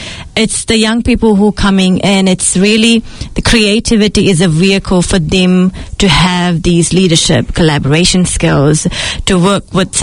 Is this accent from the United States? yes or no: no; Sri Lanka; now in New Zealand; I moved to New Zealand in 2010 with my family from Sri Lanka, my two sisters and my parents. And I grew up in Kirsten mostly in my high school years. And I'm quite very involved with my Sri Lankan community